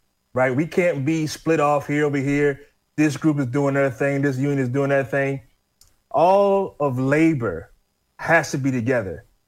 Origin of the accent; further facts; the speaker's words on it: North Carolina, United States; I was actually on vacation down in my home state of North Carolina.